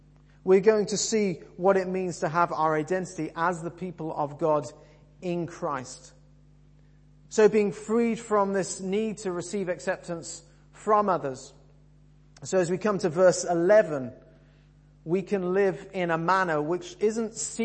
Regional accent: England, United Kingdom; When we first moved down to what we call the South, we're both from the Midlands, we were in York at the time

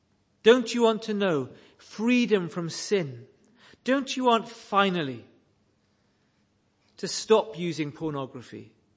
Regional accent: Wales, United Kingdom; I come from South Wales, and South Wales is full of very weak chapels.

